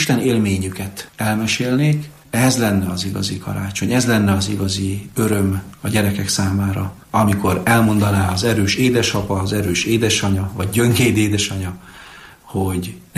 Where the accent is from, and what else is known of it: Camăr, Sălaj, Romania